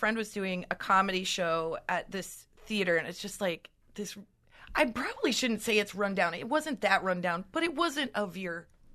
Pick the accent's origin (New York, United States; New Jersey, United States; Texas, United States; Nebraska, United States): Nebraska, United States; We're both from Nebraska